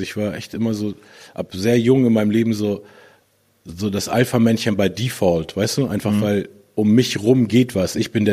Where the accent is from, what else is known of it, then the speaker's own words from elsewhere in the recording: Hamburg, Germany; gerade in dem Teil von Hamburg, wo ich aufgewachsen bin, war es eben so monokulturell